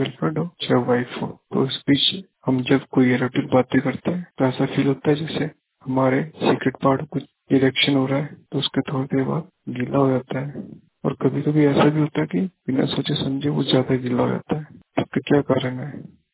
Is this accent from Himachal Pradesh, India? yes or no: yes; Shimla, Himachal Pradesh, India; और मैं शिमला से हूँ।